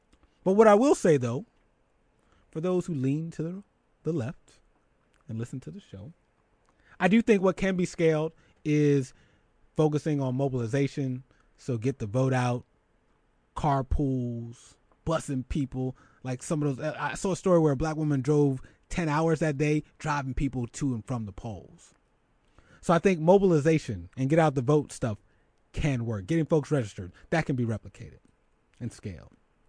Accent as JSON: {"language": "English", "town": "Philadelphia", "region": "Pennsylvania", "country": "United States", "said": "some of my friends who know I'm from Philly"}